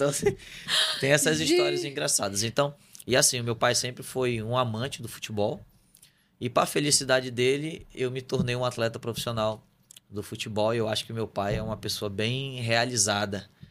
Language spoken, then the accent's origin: Portuguese; Amazonas, Brazil; sou amazonense